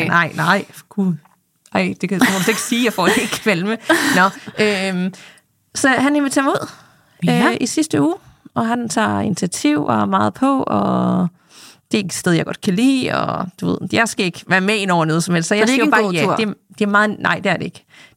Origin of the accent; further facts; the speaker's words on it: Jutland, Denmark; det er jo inflationstider, jeg er fra Jylland, det er elcykel